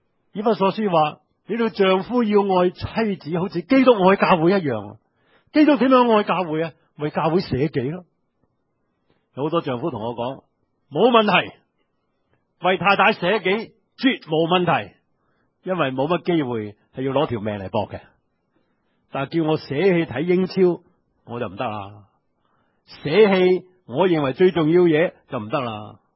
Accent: Hong Kong; 中国人对他的想法，或者我们今天香港人想法，就是爱是什么？

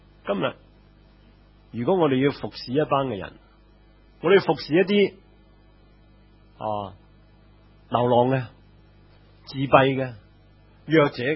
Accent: Hong Kong; 如果我哋觉得嗰啲大陆人抢走我哋香港人嗰啲床位啊

